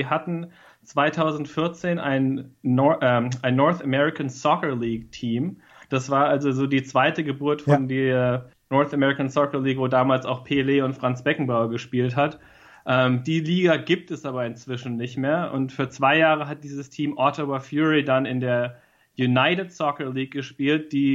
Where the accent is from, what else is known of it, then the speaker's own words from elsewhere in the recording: Heidelberg, Baden-Württemberg, Germany; Es macht eigentlich nicht so viel Sinn, weil ich bin in Heidelberg aufgewachsen.